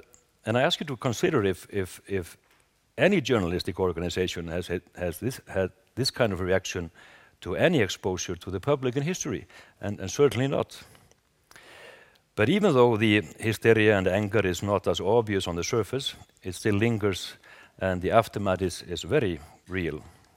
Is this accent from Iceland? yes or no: yes; Reykjavik, Capital Region, Iceland; Reykjavik, my hometown in Iceland